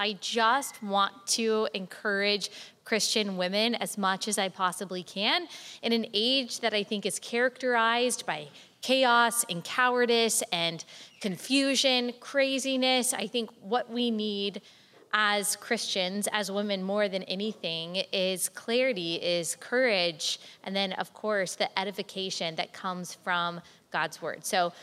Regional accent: Dallas, Texas, United States; I grew up in Dallas, Texas. My parents came from small town Arkansas. They really came from nothing.

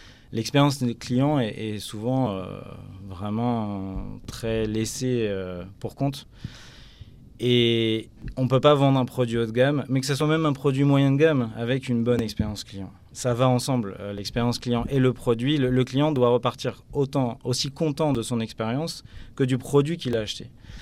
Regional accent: Normandy, France; Je suis normand, donc moi l'huile d'olive n'est pas dans mon patrimoine culinaire.

